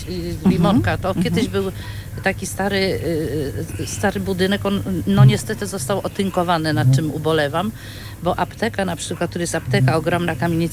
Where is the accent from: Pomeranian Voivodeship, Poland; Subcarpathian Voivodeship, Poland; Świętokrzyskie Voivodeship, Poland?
Pomeranian Voivodeship, Poland; Kartuzy; Bardziej z okolic Kartuz, tam się urodziłam zresztą.